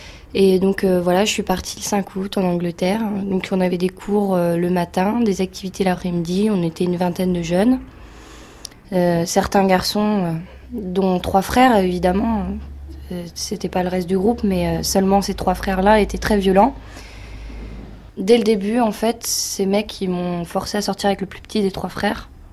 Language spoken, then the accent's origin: French; Saint-Brieuc, Brittany, France; born there; now in Charenton, France; Et je viens de Saint-Brieuc à la base, donc je suis née là-bas, en Bretagne.